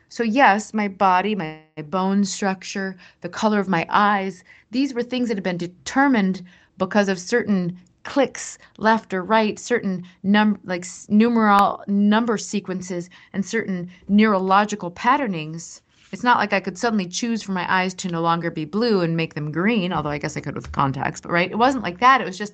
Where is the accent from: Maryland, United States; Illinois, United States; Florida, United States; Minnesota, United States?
Minnesota, United States; born there; I was born in Minnesota in the winter.